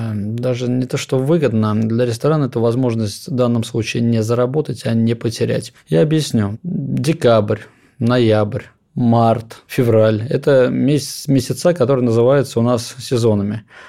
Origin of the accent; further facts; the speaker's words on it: Moscow, Russia; мы, москвичи